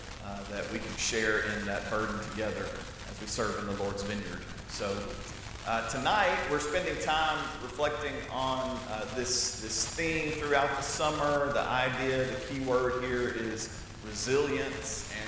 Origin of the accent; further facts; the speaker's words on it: Tennessee, United States; I've spent my whole life in the Bible Belt, same as many of you. I grew up in Middle Tennessee. It's a lot like North Alabama.